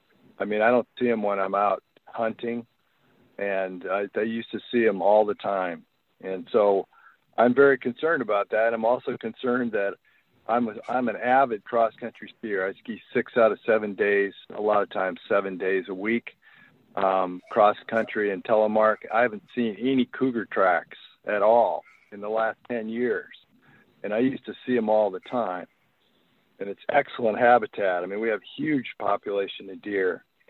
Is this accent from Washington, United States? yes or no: yes; Republic, Washington, United States; I'm from Republic, Washington. I'm a hunter.